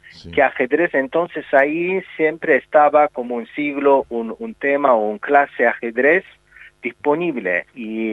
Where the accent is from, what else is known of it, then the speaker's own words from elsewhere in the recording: Azerbaijan; Spanish is a second language; Este año es año de Shusha en mi país. Shusha es una capital cultural de Azerbaiyán